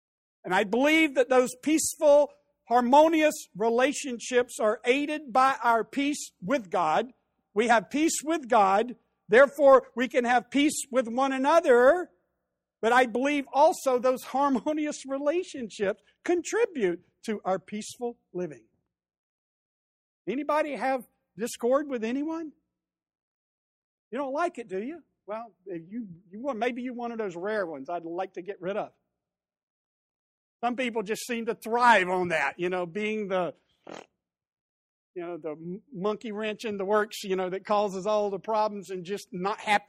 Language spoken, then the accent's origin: English; the South, United States; And some of it has to do with the fact that I grew up in the South, where I lived it.